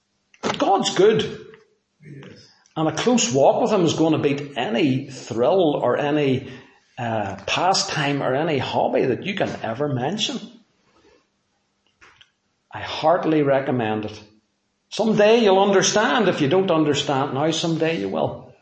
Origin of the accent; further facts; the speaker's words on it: Portadown, Northern Ireland, United Kingdom; They took pity on me and let me do the two interviews because I came from Portadown.